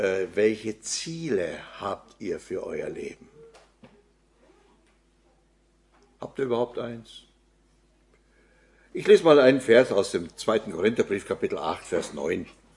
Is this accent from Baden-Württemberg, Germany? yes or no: no; Oberammergau, Bavaria, Germany; geboren und aufgewachsen in Oberammergau. Bin verheiratet im Schwarzwald.